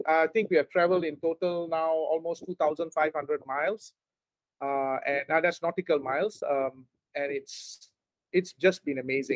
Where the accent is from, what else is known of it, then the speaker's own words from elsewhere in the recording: Malaysia; Because I'm a Malaysian